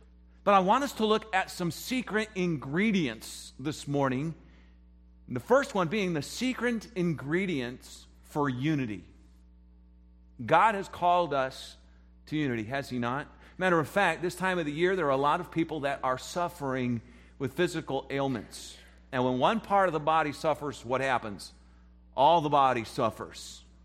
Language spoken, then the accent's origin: English; South Carolina, United States; I say wassail because I'm from South Carolina.